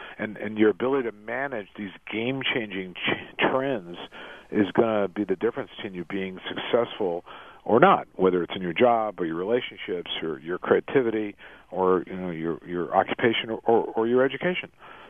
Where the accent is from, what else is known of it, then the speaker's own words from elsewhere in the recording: East Coast, United States; I've got an idea about creating a pair of sneakers that shows I'm from the East Coast